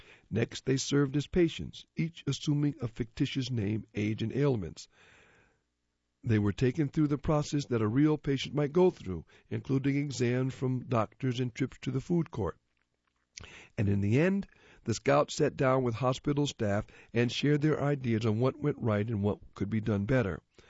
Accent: Hawaii, United States; I was lucky, growing up in Hawaii, so there weren't zero-degree campouts.

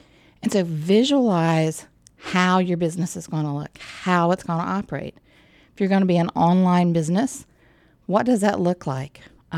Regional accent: West Virginia, United States; I grew up in West Virginia. I think I've mentioned that several times on the show.

